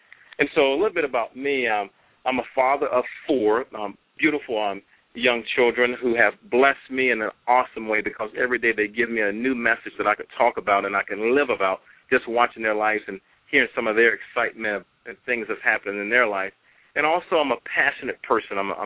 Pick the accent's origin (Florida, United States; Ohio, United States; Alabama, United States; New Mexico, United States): Florida, United States; now in San Jose, United States; I grew up in Florida. I'm a country boy. I came out to California to attend San Jose State University many years ago and decided to stay in San Jose.